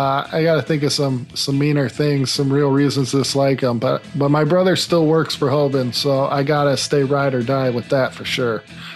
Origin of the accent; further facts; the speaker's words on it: Stow, Ohio, United States; Yeah, my hometown Stowe.